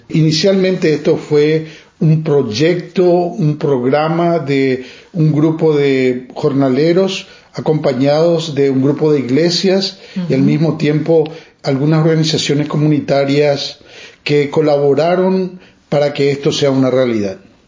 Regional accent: Paraguay; now in United States; Originariamente yo soy de Paraguay, pero he vivido en diferentes países por carreras, por mi profesión, y termino acá en Estados Unidos en busca de oportunidades como cualquier otro inmigrante.

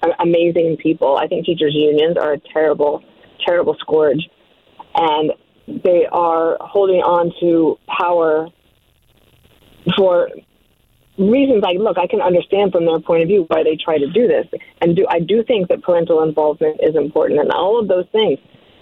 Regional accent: Denver, Colorado, United States; when I was a kid growing up in Denver

